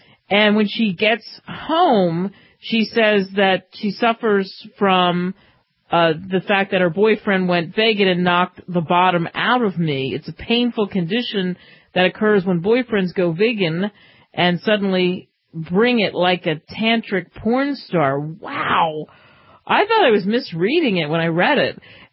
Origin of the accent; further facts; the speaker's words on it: Philadelphia, Pennsylvania, United States; because I grew up in Philadelphia, which is a historic city, the Declaration of Independence as a kid, that was always fascinating to me.